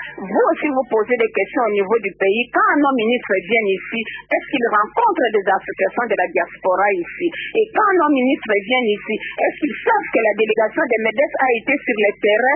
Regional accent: DR Congo; now in Belgium; Parce que si on est Congolais, peut-être nous aurons d'autres portes qui nous sont fermées.

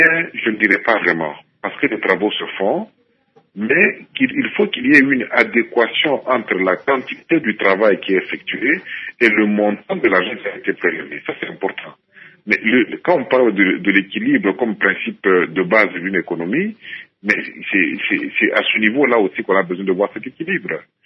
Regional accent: DR Congo; nous sommes nombreux de Congolais qui l'avons entendu, même dans la presse a été écrit.

